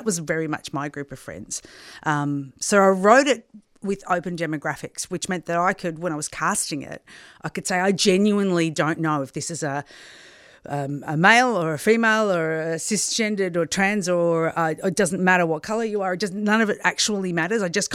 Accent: Wagga Wagga, New South Wales, Australia; also born or lived in Melbourne; I used to tour plays around the classrooms in Wagga Wagga, where I was born in Wagga and we moved to Melbourne.

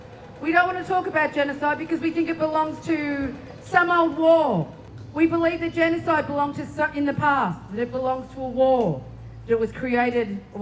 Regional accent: Australia; As an Australian, you deserve to be treated as though we're smarter than they assume we are.

